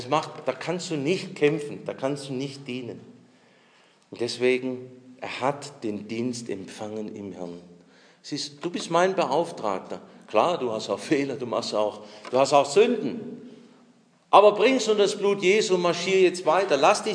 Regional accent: Swabia, Germany; Ich bin Schwabe.

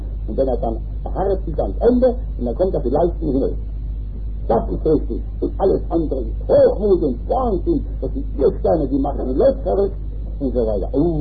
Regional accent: Rhineland-Palatinate, Germany; In großen, reichen Dörfern meiner Heimat, in Rheinhessen. Da, in großen Weinbauern.

